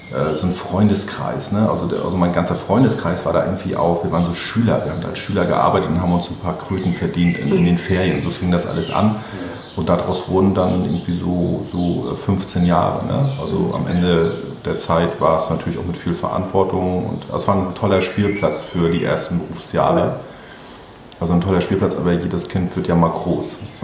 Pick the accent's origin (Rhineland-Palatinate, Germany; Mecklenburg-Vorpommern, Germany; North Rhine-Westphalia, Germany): Mecklenburg-Vorpommern, Germany; Rostock; ich bin ja auch ganz behutsam hier groß geworden in Rostock. Ich bin in Rostock geboren, 88 und komme aus einem ganz normalen und liebevollen Elternhaus